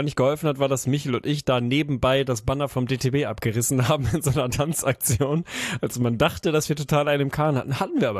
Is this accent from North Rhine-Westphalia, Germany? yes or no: no; Lüneburg, Lower Saxony, Germany; Klar, Lüneburg, unsere, meine Heimat und die Heide und so.